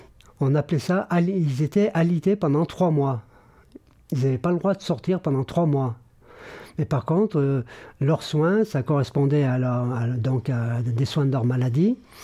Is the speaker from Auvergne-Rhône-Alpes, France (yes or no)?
yes; Saint-Hilaire-du-Touvet, Auvergne-Rhône-Alpes, France; born there; Je suis né à Saint-Hilaire-de-Touvet … Et je suis né le 8 juin 1950 à Saint-Hilaire-de-Touvet